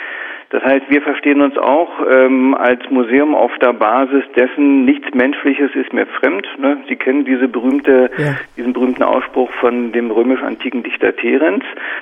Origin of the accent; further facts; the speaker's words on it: Berlin, Germany